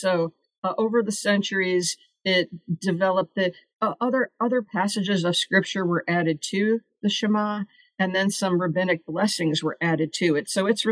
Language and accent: English; St. Louis, Missouri, United States; And actually, I grew up in St. Louis. Never thought I would end up moving back here, but they say people who grew up in St. Louis end up moving back.